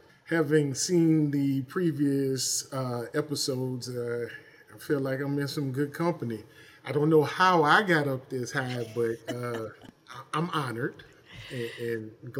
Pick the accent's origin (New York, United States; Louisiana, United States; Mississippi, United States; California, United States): Louisiana, United States; New Orleans; Born and raised in New Orleans for the most part. New Orleans East. Went to school, high school, on the West Bank at Nicar.